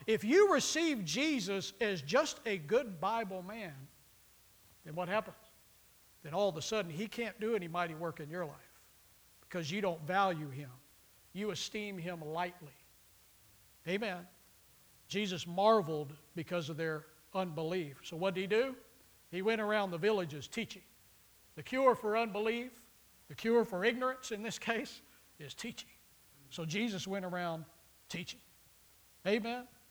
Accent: Austin, Texas, United States; I think everybody here knows, but I'm from Austin, Texas. I'm from that central Texas area. And so, you know, I grew up a Longhorn fan.

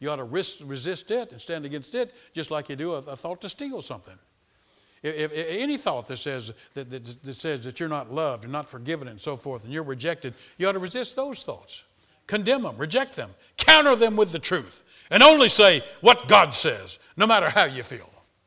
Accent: Macon, Georgia, United States; born there; Macon, Georgia. I was born in Macon, Georgia.

